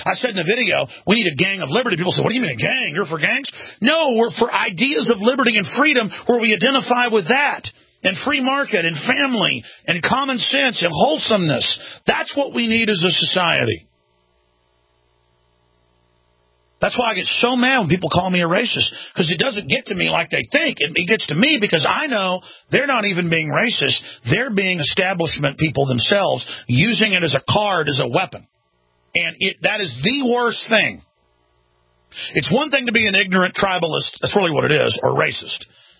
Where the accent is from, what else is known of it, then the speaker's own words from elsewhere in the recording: Dallas, Texas, United States; my growing up in Dallas was so epic, it just the average person won't believe it.